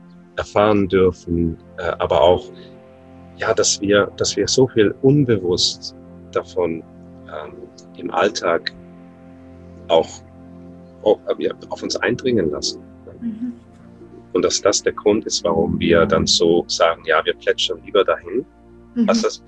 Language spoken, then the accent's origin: German; Netherlands; Wir haben Berge bei euch, wir haben keine Berge bei uns in Holland.